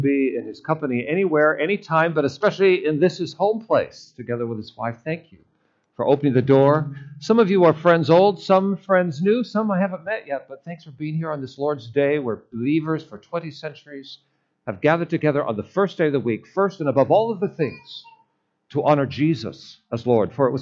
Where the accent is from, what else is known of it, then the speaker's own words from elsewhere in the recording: Seattle, Washington, United States; now in Indiana, United States; I have a heart for Alaska because I grew up in Seattle.